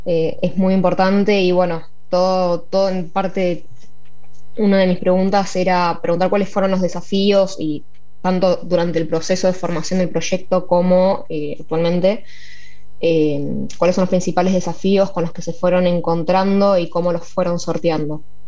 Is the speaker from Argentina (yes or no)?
yes; San Martín de los Andes, Neuquén, Argentina; now in Buenos Aires, Argentina; soy estudiante de Bioingeniería de San Martín de los Andes y ahora en Capital Federal.